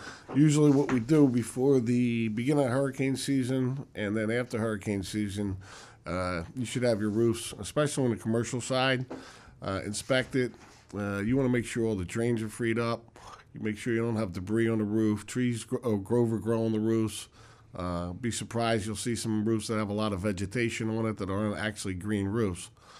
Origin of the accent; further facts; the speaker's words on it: Philadelphia, Pennsylvania, United States; I grew up in Philadelphia.